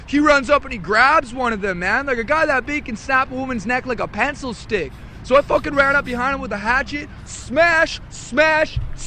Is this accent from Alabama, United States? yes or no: no; Sophia, West Virginia, United States; Sophia, West Virginia.